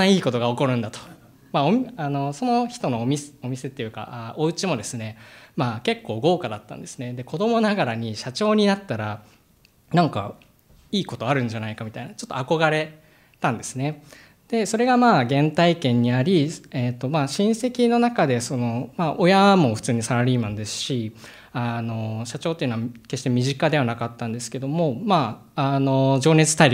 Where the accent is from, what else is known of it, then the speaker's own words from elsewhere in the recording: Gunma, Japan; 小学校の時ですね、群馬にいたわけなんですけども、